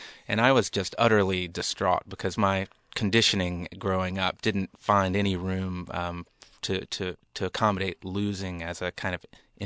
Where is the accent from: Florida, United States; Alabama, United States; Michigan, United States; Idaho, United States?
Alabama, United States; Birmingham; Well, I grew up in Birmingham and went to college at Columbia, New York City